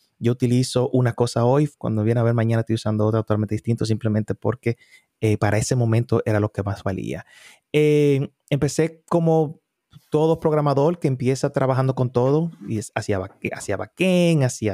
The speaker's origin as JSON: {"language": "Spanish", "country": "Dominican Republic", "moved": "yes", "said": "vengo originalmente de República Dominicana. Ahí empecé la mayor parte de mi carrera profesional. Aquí solamente tengo 8 años."}